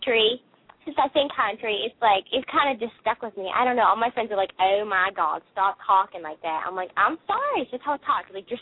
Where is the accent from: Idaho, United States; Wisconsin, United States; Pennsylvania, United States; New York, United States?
Pennsylvania, United States; No, I'm from Pennsylvania.